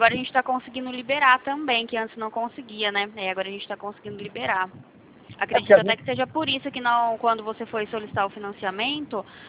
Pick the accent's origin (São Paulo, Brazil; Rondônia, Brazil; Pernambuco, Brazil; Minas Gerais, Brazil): São Paulo, Brazil; Sumaré; Eu sou da cidade de Sumaré, do lado de Campinas